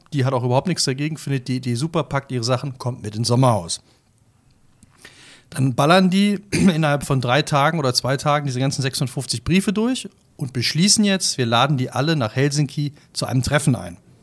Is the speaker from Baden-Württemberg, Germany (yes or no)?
yes; Baden-Württemberg, Germany